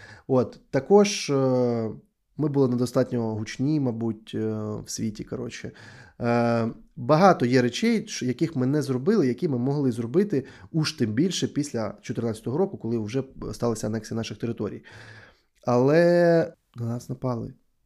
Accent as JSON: {"language": "Ukrainian", "town": "Donetsk", "region": "Donetsk Oblast", "country": "Ukraine", "tie": "born or raised there", "said": "в сенсі, моє рідне місто і зараз є Донецьк."}